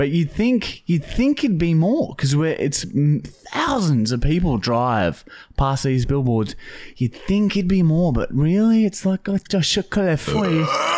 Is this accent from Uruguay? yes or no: yes; Uruguay; Uruguay. We grew up in Uruguay, though.